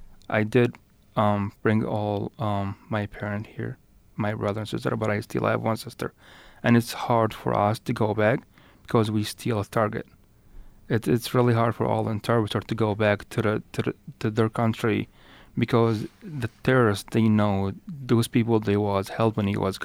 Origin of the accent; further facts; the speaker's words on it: Tikrit, Saladin Governorate, Iraq; English is a second language; I'm from Iraq. I grew up in Tikrit, Saladin.